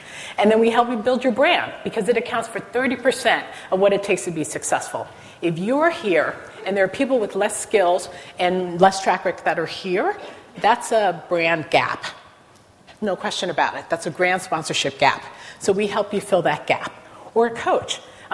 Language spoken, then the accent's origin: English; Newark, New Jersey, United States; So I'm from Newark, New Jersey, right? Born in the middle of the riots.